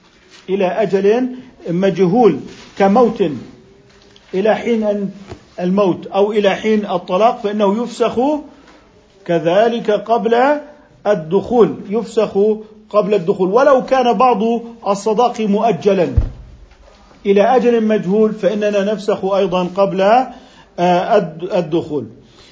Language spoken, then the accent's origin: Arabic; Jordan